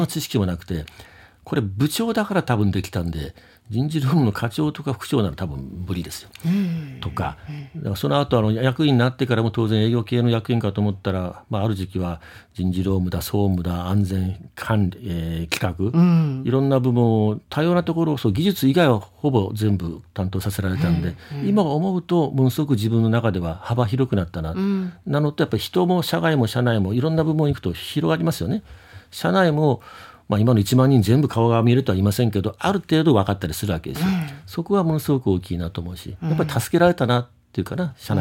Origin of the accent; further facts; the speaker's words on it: Kyushu, Japan; 将来的には次の住処じゃないけど、は地元九州に帰りたいな